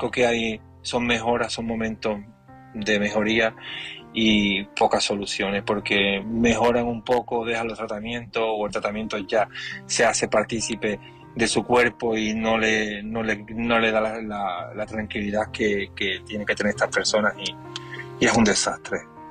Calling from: Seville, Andalusia, Spain; de Sevilla. Y llamo para opinar del tema de esta noche.

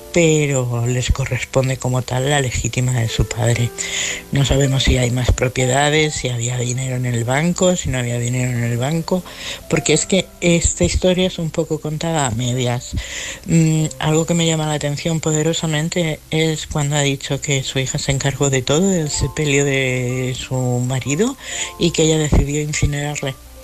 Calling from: Madrid, Community of Madrid, Spain; soy de Madrid.

